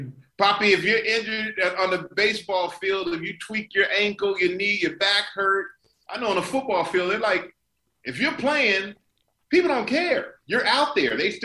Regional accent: Germany; We're in Germany. I'm growing up in Germany. My dad's in the Army.

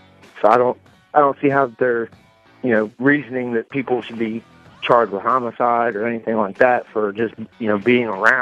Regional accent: Dayton, Ohio, United States; Yeah, I grew up right here in Dayton.

